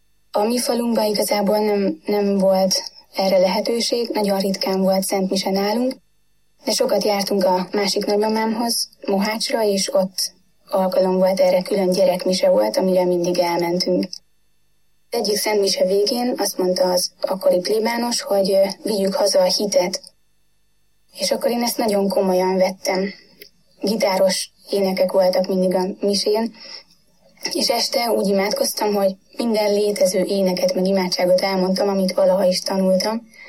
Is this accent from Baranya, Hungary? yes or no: yes; Sátorhely, Baranya, Hungary; also born or lived in Pécs / Nagynyárád; Pécset születtem, ikertestvéremmel együtt. Szüleim pedagógusok, akik vidéken, Nagynyáládon, illetve később Sátorhelyen tanítottak, és ott is nevelkedtem.